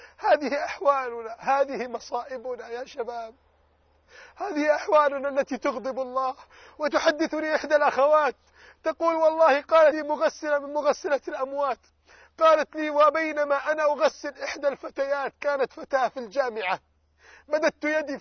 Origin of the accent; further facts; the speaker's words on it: Alexandria Governorate, Egypt; عندنا في مصر